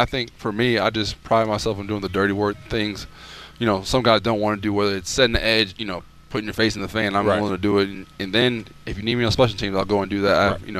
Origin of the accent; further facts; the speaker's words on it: Michigan, United States; No, I'm from Michigan.